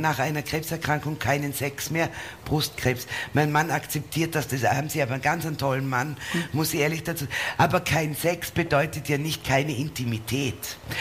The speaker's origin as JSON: {"language": "German", "region": "Vorarlberg", "country": "Austria", "said": "Gott sei Dank bin ich Vorarlbergerin, stellt sich vor, ich sage euch das auf Wienerisch"}